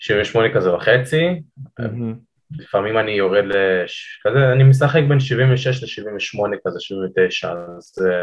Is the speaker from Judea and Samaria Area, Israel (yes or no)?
yes; Ariel, Judea and Samaria Area, Israel; אז אני מאריאל, מהשומרון מי שמכיר